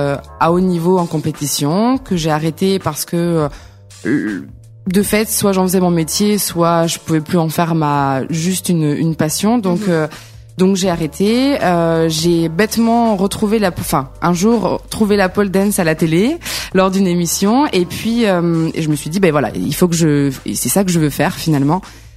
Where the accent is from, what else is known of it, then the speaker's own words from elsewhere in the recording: Dijon, Bourgogne-Franche-Comté, France; je suis originaire de la région de Bourgogne. Je viens de Dijon précisément, région dans laquelle j'ai toujours vécu, grandi.